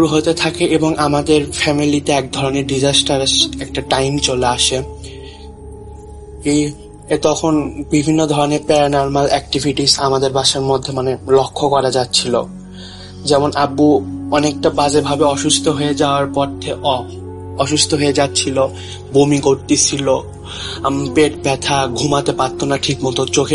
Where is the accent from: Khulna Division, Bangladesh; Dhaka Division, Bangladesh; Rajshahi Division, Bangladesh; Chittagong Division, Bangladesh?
Rajshahi Division, Bangladesh; Bogura; বগুড়া থেকে বলতেছি। আমার বাড়ি বগুড়ার বৃন্দাবন পাড়ায়।